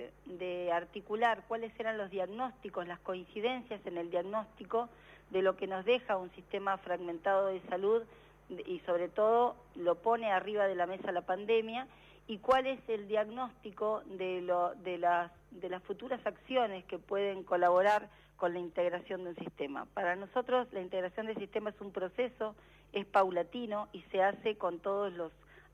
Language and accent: Spanish; Santa Cruz, Argentina; soy santacruceña